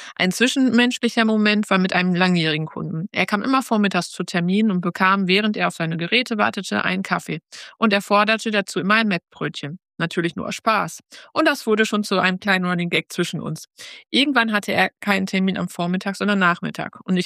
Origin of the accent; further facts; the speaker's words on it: Minden, North Rhine-Westphalia, Germany; ich komme aus Minden.